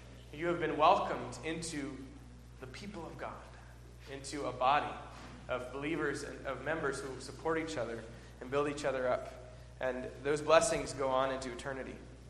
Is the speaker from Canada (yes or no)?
no; New England, United States; the heartbreaking part for me growing up in New England is that it's the historic church in the center of town, in every town, that's the Universalist church.